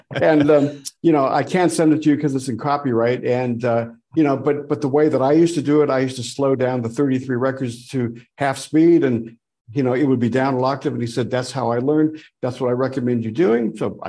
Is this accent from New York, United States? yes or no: no; Erie, Pennsylvania, United States; I'm from Erie, Pennsylvania, you know, and you know, et cetera, et cetera.